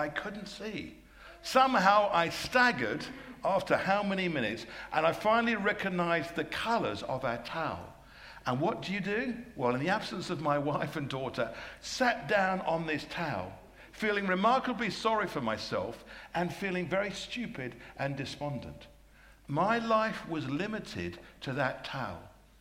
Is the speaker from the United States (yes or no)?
no; United Kingdom; So being British, we were organized for first thing in the morning